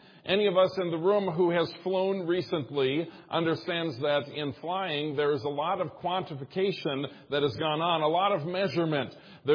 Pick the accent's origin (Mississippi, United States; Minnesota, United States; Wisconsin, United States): Minnesota, United States; The second happiest, my home state of Minnesota. Minnesota.